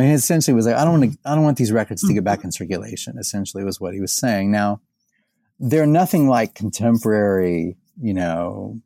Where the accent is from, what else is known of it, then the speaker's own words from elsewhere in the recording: Indiana, United States; because, you know, I'm from Indiana, right?